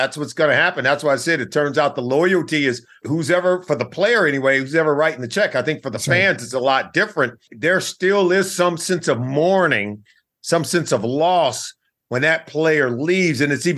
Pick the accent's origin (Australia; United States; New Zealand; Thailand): United States; Los Angeles, California; I grew up. That's how I grew up. I grew up in Los Angeles, a big L.A. Dodger fan.